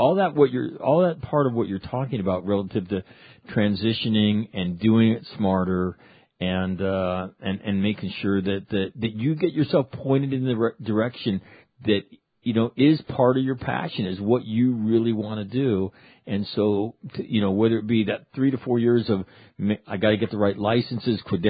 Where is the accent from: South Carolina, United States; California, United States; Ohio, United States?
Ohio, United States; I'm from Ohio.